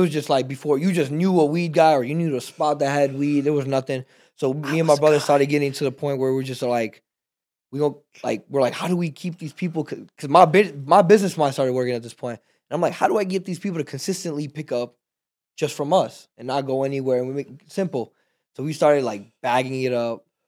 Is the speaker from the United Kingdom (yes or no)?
no; Texas, United States; we're from Texas, so it was, like, a no-go.